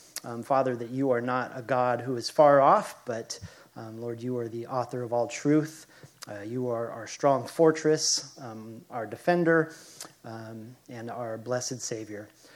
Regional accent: Idaho, United States; I'm from Idaho, and Idaho has not legalized recreational marijuana use.

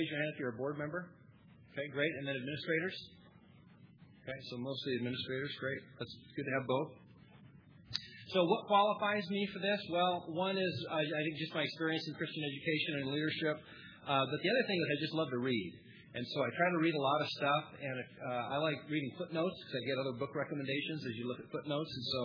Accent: Seattle, Washington, United States; And believe it or not, yeah, I'm from Seattle, too.

